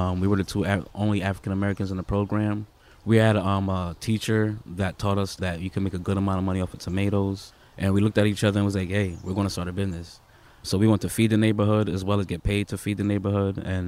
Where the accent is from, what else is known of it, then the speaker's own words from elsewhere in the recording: Jamaica; I grew up in Jamaica, so that's where we eat off the land.